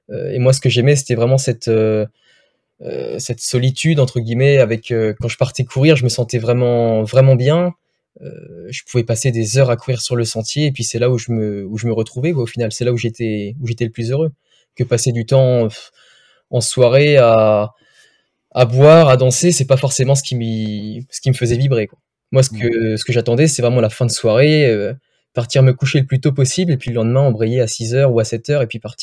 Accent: Brittany, France; j'ai 22 ans, je suis originaire de Bretagne, donc j'habite à Saint-Brieuc

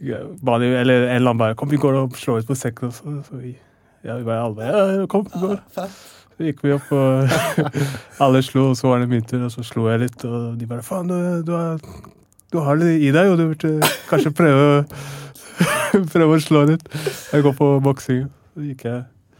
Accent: Oslo, Norway; Jeg er fra Grünerløkka.

